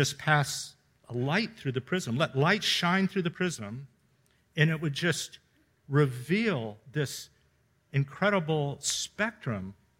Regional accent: Miami, Florida, United States; I grew up in Miami. I went to sea camp in the Keys, oceanography camp in the summers.

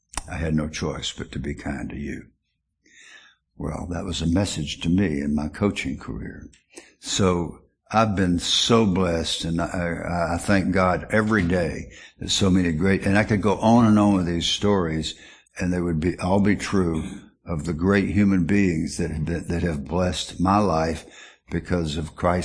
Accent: the South, United States; accent: Southern; these big guys are going to hear my Southern accent.

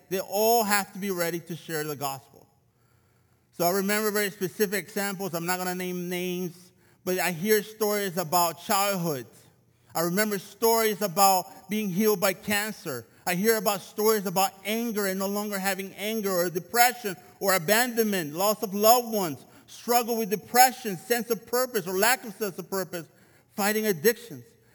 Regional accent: El Salvador; And I was like, I'm from El Salvador.

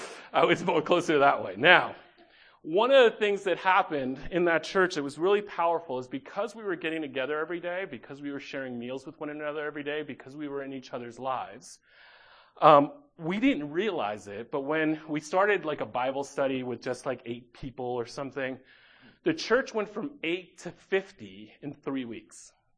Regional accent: New York, United States; so I was raised in the States, raised in a Dominican neighborhood in New York

